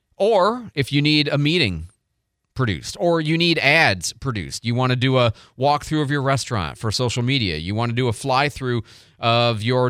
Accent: Detroit, Michigan, United States; I grew up in Detroit reading the Free Press.

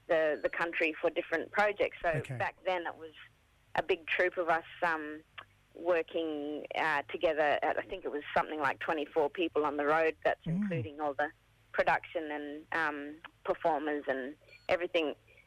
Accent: Broome, Western Australia, Australia; I come from Yaru country in Broome, Rubibi, in Western Australia.

